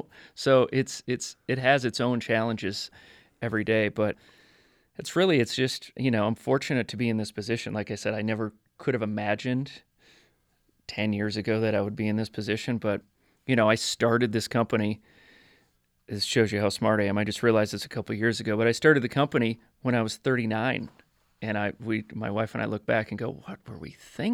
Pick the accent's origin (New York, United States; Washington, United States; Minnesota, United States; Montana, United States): Montana, United States; we would kind of have to whisper that we're from Montana.